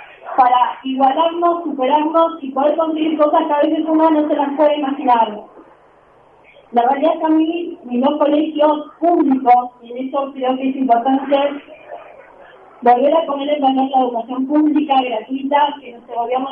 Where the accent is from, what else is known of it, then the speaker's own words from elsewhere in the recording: Argentina; Esa parte de la historia que nosotros como argentinos nos tenemos que animar a revisar